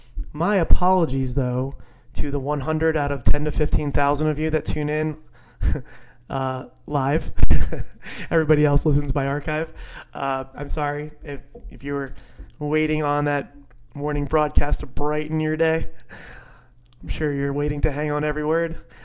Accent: New Jersey, United States; my home state of New Jersey

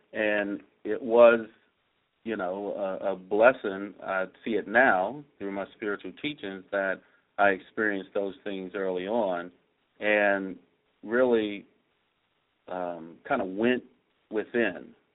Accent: Baltimore, Maryland, United States; So born and raised in West Baltimore, Maryland, youngest of six, and, you know, in the neighborhood and even within our family experienced violence.

